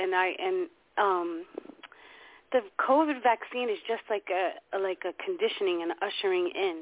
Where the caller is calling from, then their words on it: Pennsylvania, United States; Shalom, Prophet Randy.